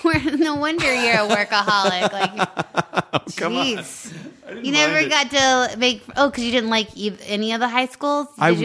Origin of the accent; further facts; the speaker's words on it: Longmont, Colorado, United States; By Boulder, Longmont.